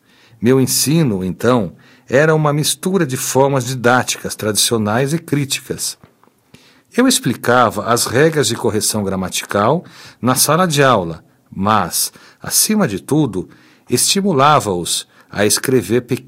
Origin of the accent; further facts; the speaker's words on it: Jaboatão, Pernambuco, Brazil; also born or lived in Recife; O primeiro, quando era ainda estudante, na minha infância, parte em Recife e depois em Jaboatão. Minha família deixou Recife para sobreviver à crise econômica da Depressão de 30.